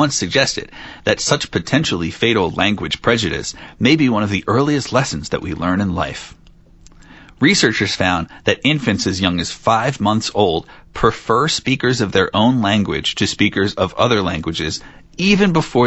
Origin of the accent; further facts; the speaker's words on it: United States; I am lazy and I'm American.